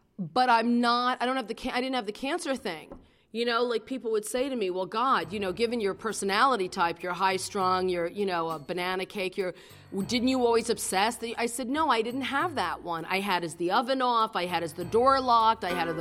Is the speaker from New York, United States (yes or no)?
yes; Brooklyn, New York, United States; Where are we from? You know, we're from Brooklyn. No, originally, you know, we're from the garment district.